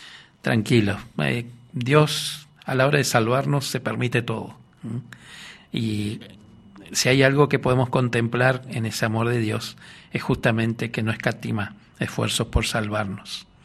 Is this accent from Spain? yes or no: no; Corrientes, Argentina; yo soy correntino